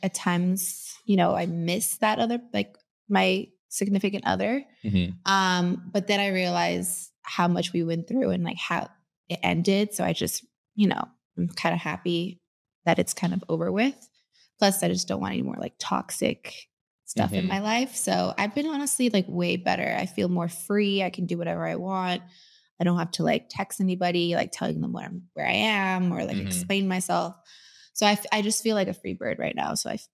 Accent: New Jersey, United States; I'm from New Jersey.

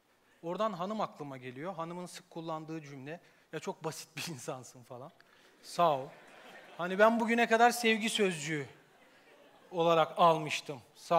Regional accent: Of, Trabzon, Turkey; Şimdi ofluyum ben, Trabzonluyum. Bizde öyle gariplikler vardır.

